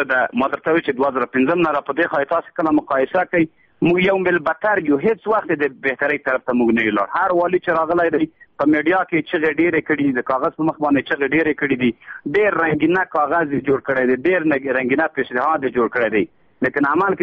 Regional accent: Afghanistan; لیکن زه وردګ یم، کور مې په وردګ کې دی.

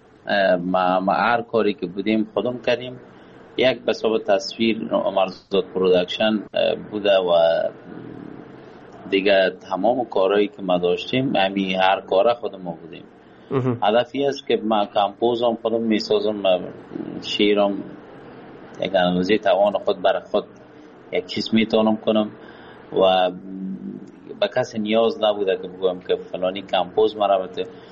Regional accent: Kabul, Afghanistan; moved away as an adult; now in Pakistan; 1 سال میشه از وطن فرار هستم، از وطن دور هستم، دور از کابل جان هستم، دور از افغانستان هستم، دلتنگم و آب و هوا. آمدیم فعلا پاکستان هستم

